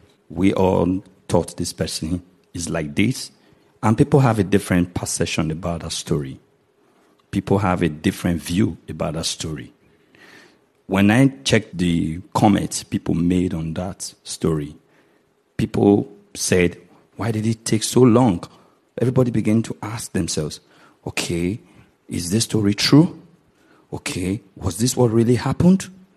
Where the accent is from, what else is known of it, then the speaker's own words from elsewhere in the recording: Nigeria; because I'm from Nigeria, I grew up in Nigeria